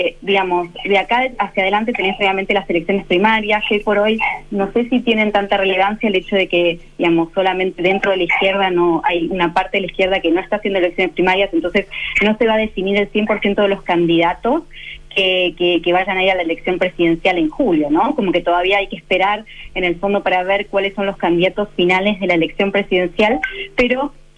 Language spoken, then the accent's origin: Spanish; Argentina; No, yo soy de Argentina